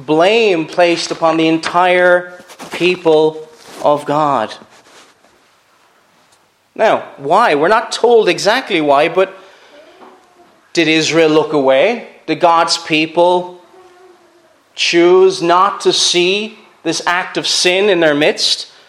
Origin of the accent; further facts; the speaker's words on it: Cork, Munster, Ireland; I'm originally from Cork